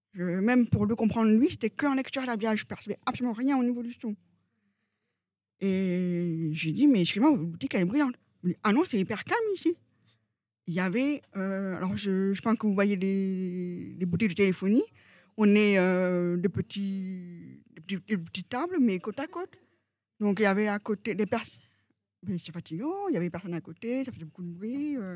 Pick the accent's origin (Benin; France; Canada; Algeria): France; Ben non, je suis française.